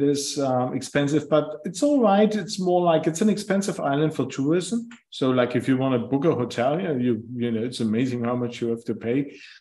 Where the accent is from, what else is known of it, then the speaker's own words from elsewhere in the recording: Germany; also born or lived in England / New York City / Poland; now in Mauritius; I'm originally from Germany, been around in the world quite a bit. I used to live in England for a while, and in New York City for 3 years. Later moved back to Germany and then to Poland and Europe.